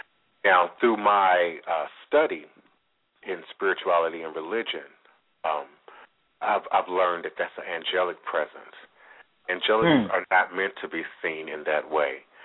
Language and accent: English; Chicago, Illinois, United States; And see, I'm from Chicago. I understand. I love Chicago. I was born in Cook County Hospital.